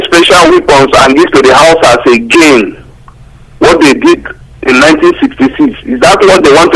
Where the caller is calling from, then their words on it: Germany; I'm calling from Germany again.